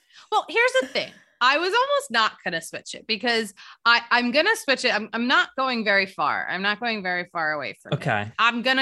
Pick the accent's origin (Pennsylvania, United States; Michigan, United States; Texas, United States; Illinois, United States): Pennsylvania, United States; Philadelphia; and it was Philadelphia, you know, and I'm from Philly and I was like, wow, yeah, we're finally getting attention.